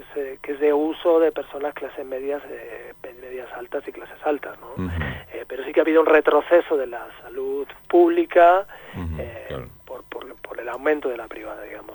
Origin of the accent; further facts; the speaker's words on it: Madrid, Community of Madrid, Spain; now in Neuquén, Argentina; yo soy de Madrid, pero llevo viviendo 7 años ahí en Neuquén, y hemos venido a pasar un tiempito aquí